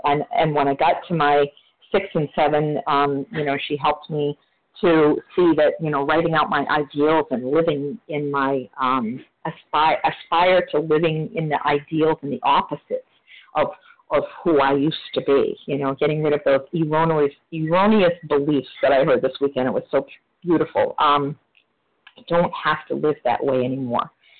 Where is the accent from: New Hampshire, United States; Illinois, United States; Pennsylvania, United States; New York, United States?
New Hampshire, United States; I'm from New Hampshire